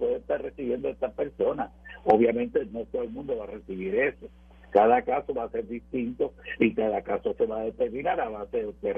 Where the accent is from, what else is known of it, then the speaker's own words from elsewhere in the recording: Puerto Rico; la Corte Suprema decide que los puertorriqueños somos nacionales americanos, aunque no fuéramos ciudadanos.